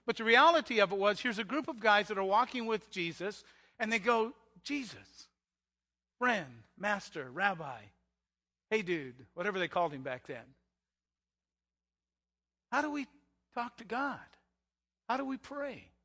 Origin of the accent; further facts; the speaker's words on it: Arizona, United States; I'm from Arizona, and having been raised in Arizona, it was Sedona, the Red Rock country.